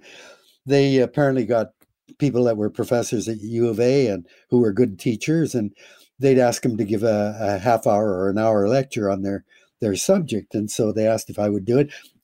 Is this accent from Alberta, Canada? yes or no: no; Ontario, Canada; also born or lived in British Columbia; after the war, we were expelled from British Columbia. And I ended up growing up in Ontario, in the middle of the country.